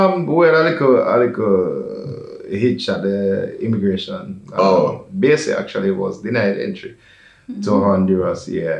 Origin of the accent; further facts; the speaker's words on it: Kingston, Kingston Parish, Jamaica; Me? Kingston.